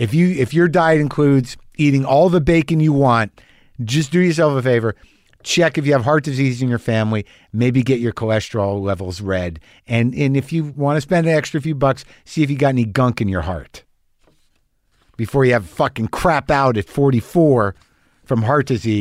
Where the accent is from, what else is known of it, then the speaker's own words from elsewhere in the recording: California, United States; Why is your English so good? I'm a Californian.